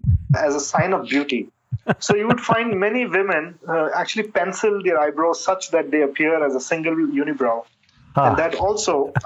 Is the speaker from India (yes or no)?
yes; India; now in United States; I usually tell them I'm from India.